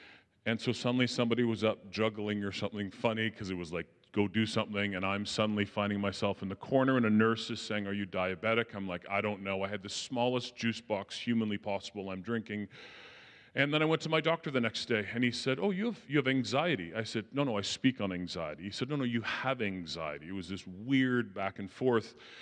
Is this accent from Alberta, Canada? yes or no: no; Ajax, Ontario, Canada; I come from Ajax, and there's not a lot of French where I am in Ajax.